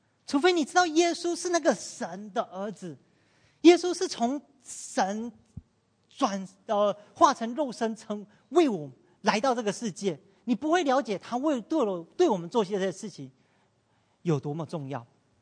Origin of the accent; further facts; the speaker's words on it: Taiwan; 我从台湾来，我相信从台湾来的人一定知道，台湾的属灵空气是非常混乱的。